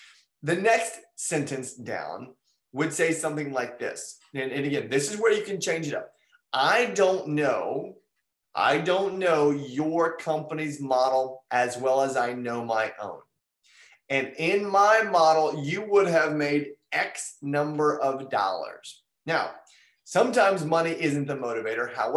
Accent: Indiana, United States; I grew up in Indiana, so I do have some friends that used to go hunting

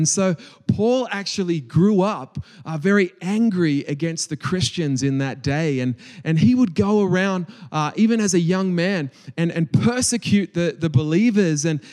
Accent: Australia; now in Hong Kong; growing up in Australia, I am Australian, although I live in Hong Kong.

